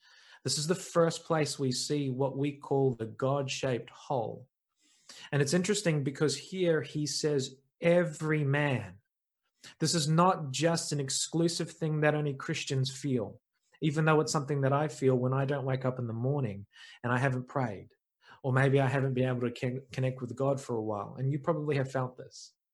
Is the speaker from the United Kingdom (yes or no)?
no; New Zealand; for those who don't know me, I am a New Zealander. You might be able to pick up the accent as well